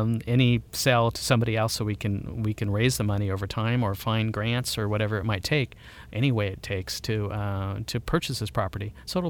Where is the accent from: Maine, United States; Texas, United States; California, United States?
California, United States; San Diego; Yeah, I was very fortunate growing up in San Diego.